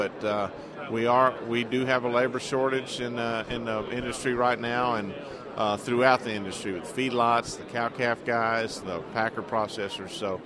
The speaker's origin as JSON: {"language": "English", "town": "Victoria", "region": "Texas", "country": "United States", "said": "Well, I'm from South Texas, a little town called Victoria that's down close to the Gulf Coast, south of Houston."}